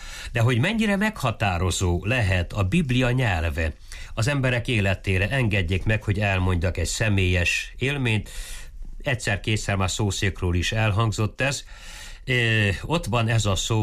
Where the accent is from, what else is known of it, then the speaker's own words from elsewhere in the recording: Póka, Mureș County, Romania; Pókában születtem és nőttem fel. A Marostól nem messze, a mezőség szélén egy olyan 7-800 lelkes tiszta magyar faluba, tehát én magyar nyelven tanultam